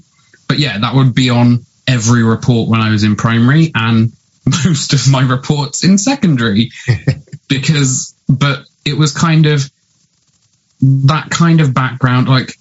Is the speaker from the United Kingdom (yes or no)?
yes; Bristol, South West England, United Kingdom; And if you can't tell from listening, I am from Bristol.